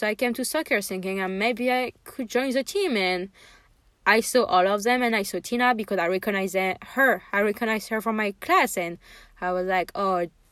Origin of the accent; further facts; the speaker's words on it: France; English is a second language; I forgot to tell our listener, but I thought that we knew with my accent. So yeah, I'm from France